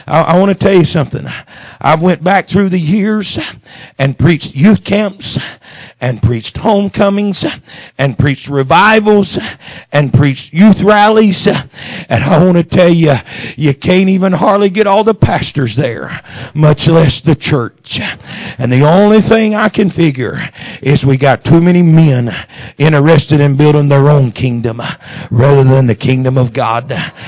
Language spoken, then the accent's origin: English; Moss Point, Mississippi, United States; And I was raised in Moss Point, Mississippi, little church, wood floors, wood pews.